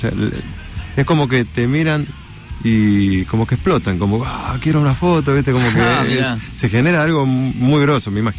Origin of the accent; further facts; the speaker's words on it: Argentina; soy argentino, estoy allá, estamos cayéndonos